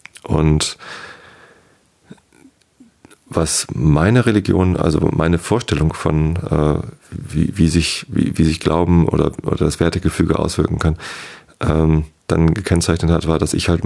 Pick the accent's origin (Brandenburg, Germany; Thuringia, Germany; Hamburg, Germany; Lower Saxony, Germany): Lower Saxony, Germany; Wistedt; Ich bin in Visted aufgewachsen, das ist ein kleines Dorf, gehört zur Samtgemeinde Tosted.